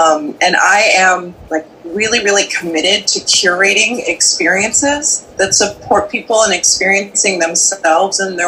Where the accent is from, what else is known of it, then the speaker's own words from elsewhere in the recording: Brooklyn, New York, United States; I am born and raised in Brooklyn, and I am many things.